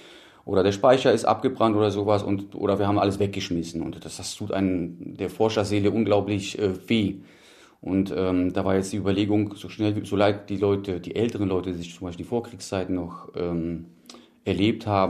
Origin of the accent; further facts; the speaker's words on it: Friedersdorf, Silesian Voivodeship, Poland; moved away; Haben allerdings 1974 in Friedersdorf, Bitschowice, ein Haus erworben. Und eigentlich ist Friedersdorf mein Heimatdorf.